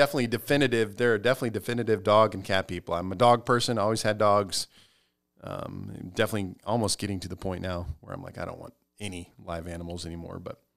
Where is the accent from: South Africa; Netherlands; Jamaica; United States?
United States; Nebraska; I'm from Nebraska. It is a fairly normal ranch farm thing to do.